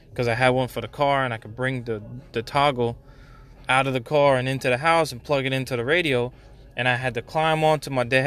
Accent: Louisiana, United States; I took a road trip to New Orleans, which is my homage. That's my I'm from Louisiana.

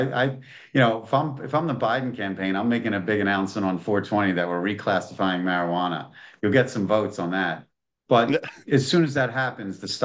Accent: Philadelphia, Pennsylvania, United States; I'm not gonna stop eating cheesesteaks. I'm from Philadelphia

